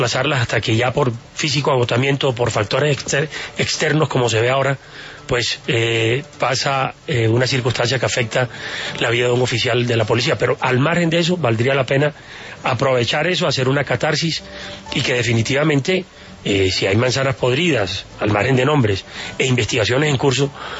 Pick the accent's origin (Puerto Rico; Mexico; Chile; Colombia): Colombia; Duele la crisis como colombiano